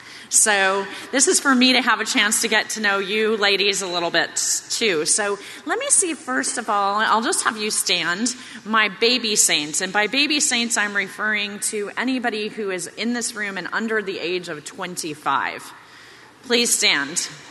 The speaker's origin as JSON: {"language": "English", "town": "Los Angeles", "region": "California", "country": "United States", "said": "I know, although I come from Los Angeles, I've been here in your community for the last few days"}